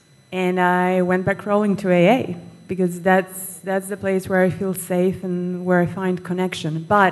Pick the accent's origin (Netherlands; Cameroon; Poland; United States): United States; New York; I'm from New York originally, so not really that group.